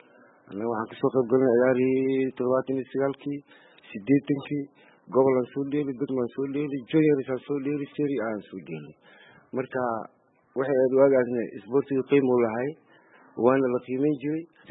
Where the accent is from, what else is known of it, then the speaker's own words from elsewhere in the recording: Jowhar, Middle Shabelle, Somalia; born there; anigu waxaan ku dhashay Jowhar, ayaan ku dhashay, waxaan ku dhashay fushiina dukka Dalla Abdurizba, waxaan ku dhashay xaafad oo village dukka la yiraahdo oo gaalada Talyaaniga ay deganaayeen. Wabiga ayaa noo dhahay xaafad Boolamankan la yiraahdo ku dhashay.